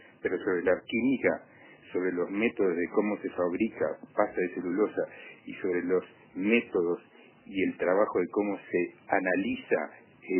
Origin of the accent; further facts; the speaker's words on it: Uruguay; uno se preocupa como uruguayo